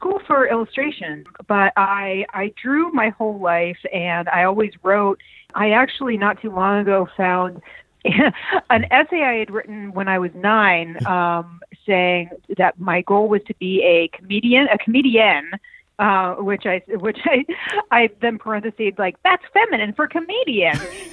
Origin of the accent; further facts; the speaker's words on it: Manchester, Connecticut, United States; I grew up 2 towns outside of Hartford, Connecticut, a place called Manchester.